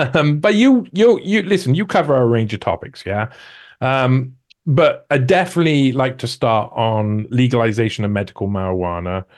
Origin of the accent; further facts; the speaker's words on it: United Kingdom; I am British.